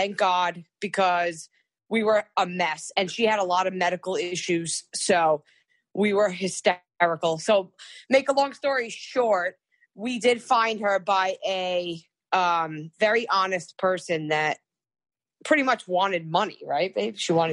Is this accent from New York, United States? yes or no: yes; New York, United States; Like, first of all, I'm from New York. I don't play that way.